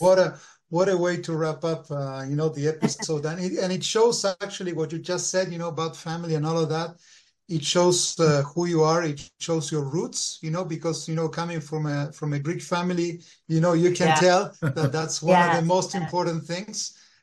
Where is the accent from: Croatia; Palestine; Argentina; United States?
Argentina; Buenos Aires; English is a second language; now in Canada; I'm from Argentina, and but my father is Italian. So, I moved to Canada about 20 years ago, but I come from Buenos Aires.